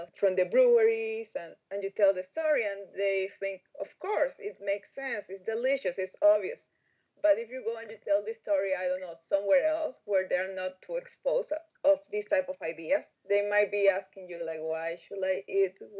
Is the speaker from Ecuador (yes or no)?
yes; Ecuador; English is a second language; like Jessica and I, we're both from Ecuador.